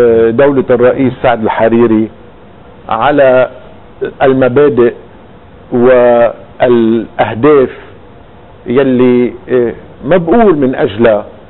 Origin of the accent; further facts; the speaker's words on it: Lebanon; انا كلبناني قبل ما اكون ماروني او مسيحي او كتائبي او اي شيء اخر